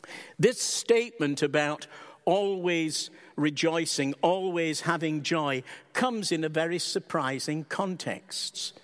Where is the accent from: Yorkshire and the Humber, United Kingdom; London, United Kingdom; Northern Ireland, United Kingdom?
Yorkshire and the Humber, United Kingdom; Barnsley; grew up in my hometown in the north of England, Barnsley